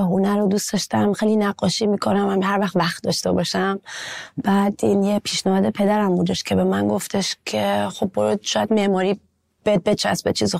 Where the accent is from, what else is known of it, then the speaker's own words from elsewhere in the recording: Iran; now in Germany; ما ایرانی هستیم ولی الان مهمون توی کشور جدید هستیم.